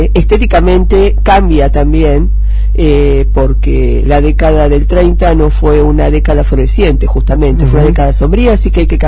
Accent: La Plata, Buenos Aires Province, Argentina; soy de La Plata.

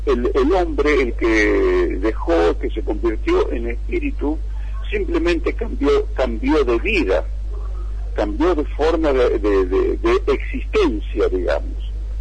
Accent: Argentina; born there; moved away; aun cuando esté muy muy muy lejos de mi tierra, de mi nacimiento, que es Argentina

